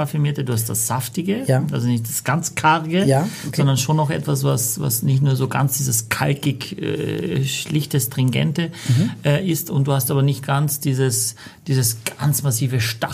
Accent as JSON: {"language": "German", "region": "Carinthia", "country": "Austria", "said": "Ich komme aus Kärnten, aber meine Mama, meine Oma kommt aus Leutschach, Südsteirische Weinstraße, also von Gamlitz, 10 Minuten über den Kranachberg einmal"}